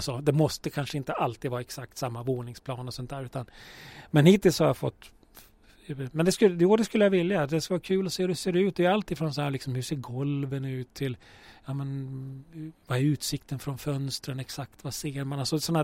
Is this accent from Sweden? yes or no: yes; Luleå, Norrbotten County, Sweden; also born or lived in Arvidsjaur; bodde i Luleå fram till jag var 27, tror jag. Det är ändå en ganska stor del av ens liv. Alltså det, jag är född i Arvidsjaur, men familjen flyttade från Arvidsjaur när jag var 2. Så Luleå är ju liksom min barndom och min ungdom